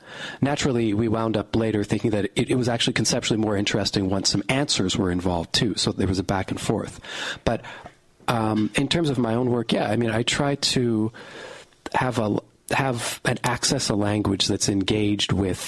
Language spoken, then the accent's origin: English; Western Canada, Canada; I grew up in Western Canada.